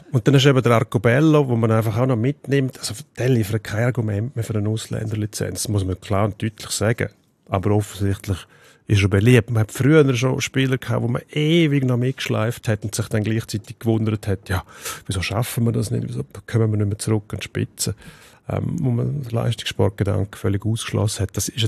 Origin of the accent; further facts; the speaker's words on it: Switzerland; Ist leider ein Vorgang, der nicht unüblich ist bei uns in der Schweiz.